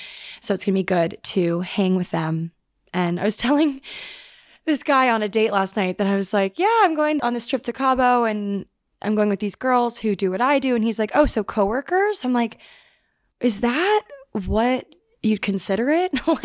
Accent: New York, United States; obviously being a New Yorker

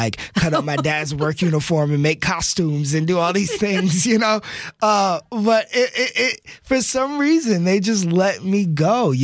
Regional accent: Texas, United States; growing up in Texas, which is, you know, football country.

